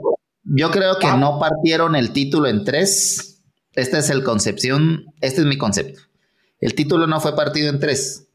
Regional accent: Guatemala; Yo me atrevería a decir, como buen chapín

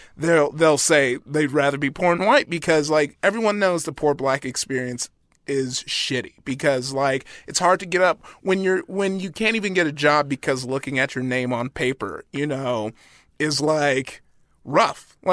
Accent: Compton, California, United States; just from my experience growing up in Compton as an American black dude

